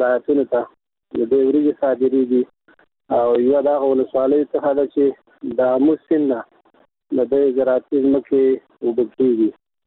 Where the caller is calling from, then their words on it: Kunduz, Afghanistan; زه د کندز ولایت اوسیدونکی یم